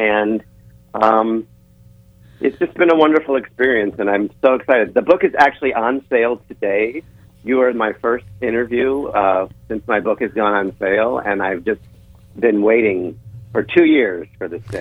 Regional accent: Michigan, United States; I wrote a play based on me and my best friend growing up in the Detroit suburbs in the 80s.

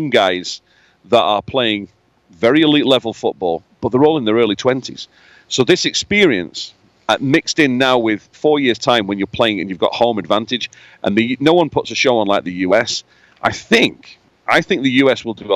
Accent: Scotland, United Kingdom; But as a Scottish person, that's very difficult for me to say.

